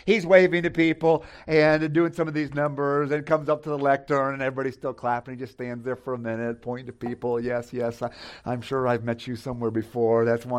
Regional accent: Michigan, United States; I'm from Michigan originally, so I'm a Detroit fan.

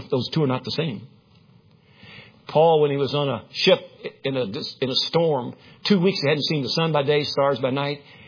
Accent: Winchester, Kentucky, United States; I'll guarantee you Winchester, Kentucky, my hometown, needs a bunch of Christians in it

